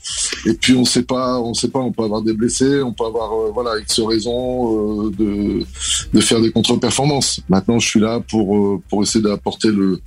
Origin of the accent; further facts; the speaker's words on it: Lille, Hauts-de-France, France; surtout dans le nord de la France, parce que je suis un ch'ti, je viens du côté de Lille